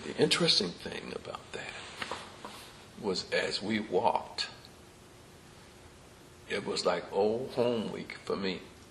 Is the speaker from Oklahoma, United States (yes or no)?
no; Buffalo, New York, United States; Now, I'm from Buffalo originally.